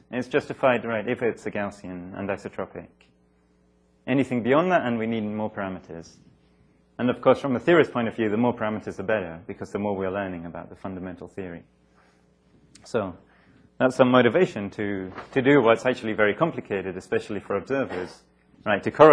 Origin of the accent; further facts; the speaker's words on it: Bielefeld, North Rhine-Westphalia, Germany; I'm from Bielefeld, for you don't know. That's up in the north of Germany, near Hanover, which maybe you've heard of.